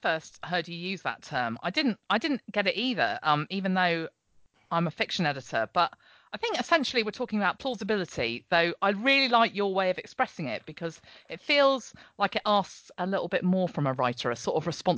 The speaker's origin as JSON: {"language": "English", "region": "England", "country": "United Kingdom", "said": "the English one."}